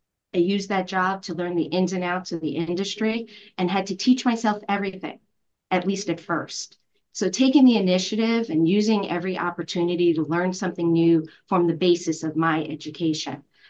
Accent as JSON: {"language": "English", "town": "Brooklyn", "region": "New York", "country": "United States", "tie": "born or raised there", "said": "For me, as a young girl growing up in Brooklyn and going to high school in Coney Island, there were a few obstacles I faced, especially access to education."}